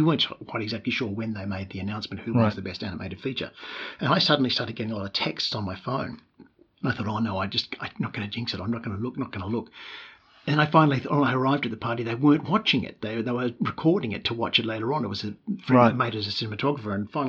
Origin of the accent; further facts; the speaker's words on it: Melbourne, Victoria, Australia; also born or lived in Sydney / Newcastle; I was born in Melbourne, in suburban Melbourne, in Springvale, a good 15, 20 k's from Melbourne, central city. I grew up in suburbs, and then I moved to Sydney.